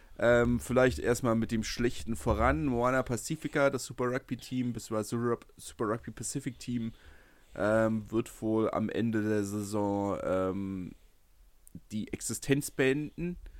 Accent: Berlin, Germany; das sagt man ja nicht oft als Berliner

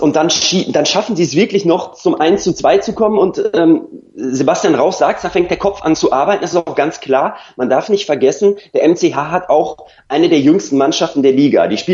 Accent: Bocholt, North Rhine-Westphalia, Germany; born there; Er kommt ja aus dem gleichen Ort wie ich, wir sind beide in Bocholt geboren.

